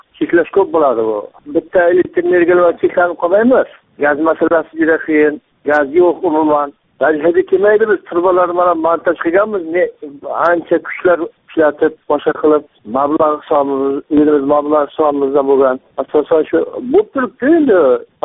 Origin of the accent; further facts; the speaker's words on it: Kamashi, Kashkadarya Region, Uzbekistan; Ha, men Qashqadaryodanman. Qamashidan.